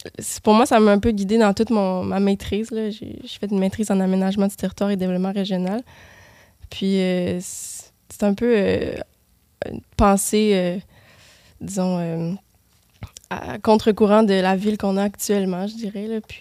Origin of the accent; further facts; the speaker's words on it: Quebec City, Quebec, Canada; Oui, j'ai grandi à Québec, à Sainte-Foy plus précisément.